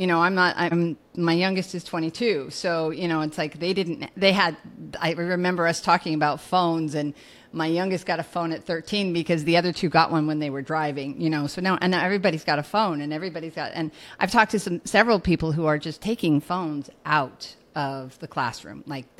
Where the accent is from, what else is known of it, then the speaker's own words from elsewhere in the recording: Nebraska, United States; where I grew up in Nebraska, it would have been in the car